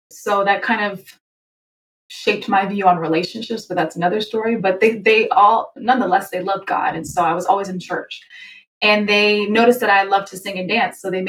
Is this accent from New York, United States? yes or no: yes; Yonkers, New York, United States; up in a Christian household. I'm from Yonkers, New York, and we went to church every Sunday and did the midweek services.